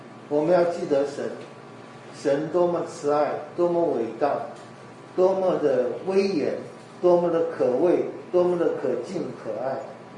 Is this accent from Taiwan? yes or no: no; China; 我们中国人有一句成语，忘恩负义，不可忘记他的一切恩惠。